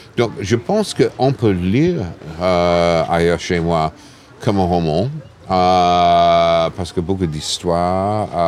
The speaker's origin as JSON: {"language": "French", "region": "New York", "country": "United States", "tie": "born or raised there", "said": "mais c'est ma ville natale"}